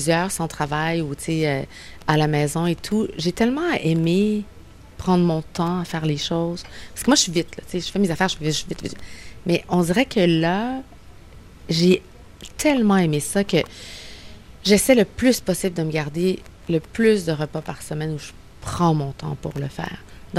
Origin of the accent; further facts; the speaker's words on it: Sainte-Foy, Quebec, Canada; Tu sais, moi, j'ai grandi à Sainte-Foy. Lieu extraordinaire.